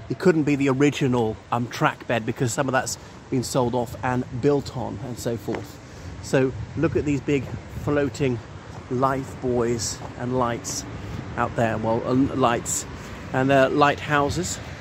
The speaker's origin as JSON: {"language": "English", "country": "Ireland", "lives_now": "St. Helier, Jersey", "said": "o everybody … from Ireland, and here I am in St. Helier, Jersey"}